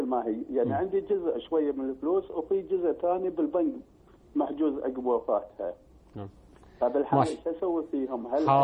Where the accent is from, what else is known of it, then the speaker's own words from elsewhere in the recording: Kuwait; وإحنا هنا عندنا بالكويت